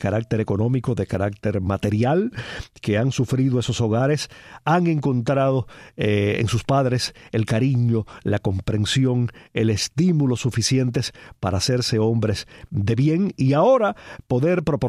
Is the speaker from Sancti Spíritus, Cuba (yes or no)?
no; Palma Soriano, Santiago de Cuba, Cuba; Nací en Santiago de Cuba, de Chiripa, pero toda mi niñez transcurrió en Palma Soriano